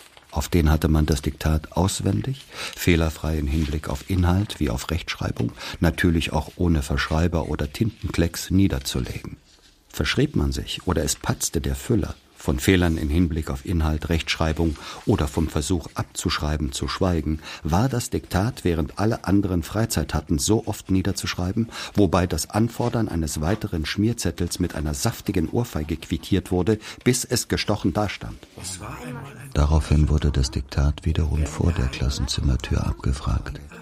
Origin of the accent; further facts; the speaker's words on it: Bavaria, Germany; glaubt man da, wo ich herkomme, am Ende der westlichen Welt, diesseits des eisernen Vorhangs in der bayerisch-Sibirien genannten nördlichen Oberpfalz, dass der Russ auch zu uns kommen tut.